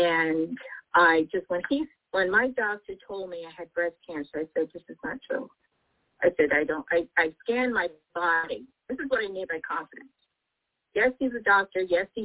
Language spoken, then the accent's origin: English; New York City, New York, United States; I'm from New York City, okay? We don't beat around the bush, okay?